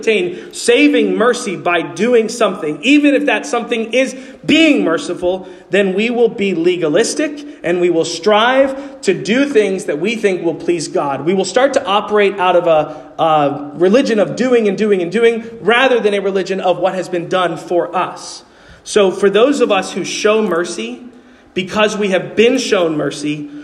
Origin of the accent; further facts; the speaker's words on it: New York City, New York, United States; Growing up in New York City, I became very infatuated with the way they talk up there.